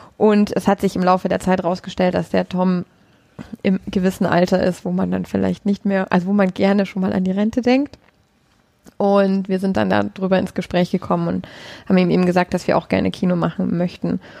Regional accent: Munich, Bavaria, Germany; ich bin ja Münchnerin

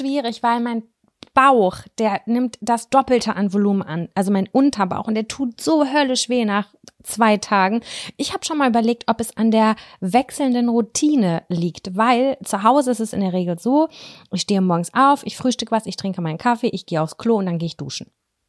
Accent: Lübbecke, North Rhine-Westphalia, Germany; entschuldigen Sie, ich komme aus Lübbecke und ich bringe da jetzt was raus.

